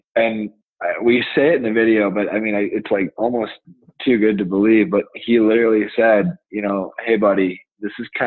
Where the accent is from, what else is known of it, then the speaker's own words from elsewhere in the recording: Summit County, Colorado, United States; I'm originally from Summit County, Colorado, a resort town. Most people are familiar with Breckenridge.